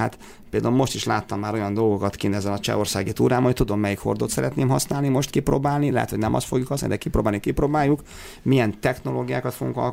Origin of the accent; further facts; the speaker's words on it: Tata, Komárom-Esztergom, Hungary; Tehát én tényleg én elfogult tatai vagyok, büszke tatai vagyok